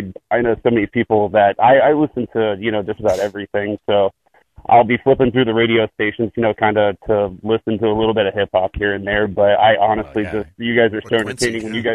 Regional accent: Midwest, United States; I'm from the Midwest and everything, so it is kind of like a throw off there.

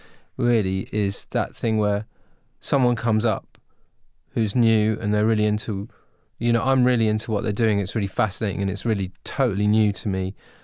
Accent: United Kingdom; I mean, I'm British, right?

